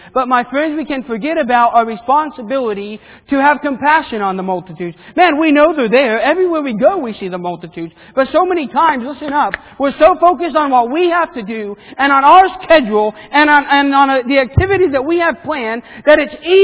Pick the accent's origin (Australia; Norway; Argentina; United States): Argentina; I remember growing up in Argentina as a boy